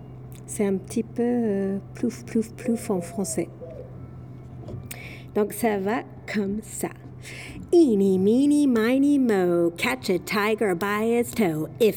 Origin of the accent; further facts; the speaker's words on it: United States; je suis à Saint-Herblain, là, mais je vais chanter une toute petite chanson qui vient des États-Unis, quand j'ai grandi aux États-Unis.